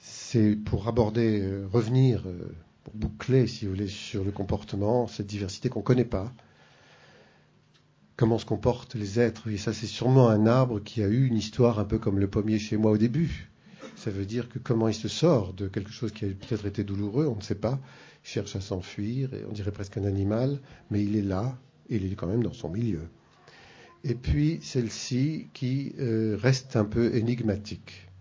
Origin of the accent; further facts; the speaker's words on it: Provence-Alpes-Côte d'Azur, France; Peut-être que le chêne vert chez nous, dans le Vaucluse